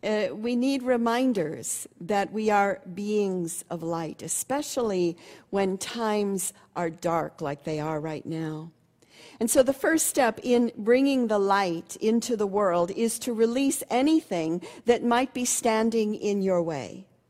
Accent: Seattle, Washington, United States; And so growing up in Seattle, one has to be reminded of where the sun is and all of that.

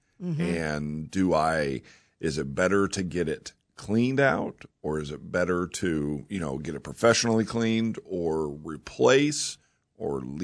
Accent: Oklahoma, United States; also born or lived in Florida / North Carolina; And, you know, I grew up in Oklahoma, moved to Florida, moved to North Carolina, came back.

